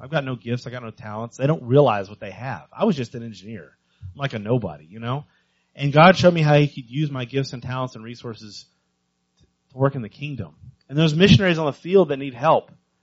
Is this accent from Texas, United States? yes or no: yes; Texas, United States; moved away as an adult; now in Philadelphia, United States; And then I got hired and we moved to Philadelphia. You know, and it's always interesting moving from growing up in West Texas, going to Texas A&M, and then moving to Philly.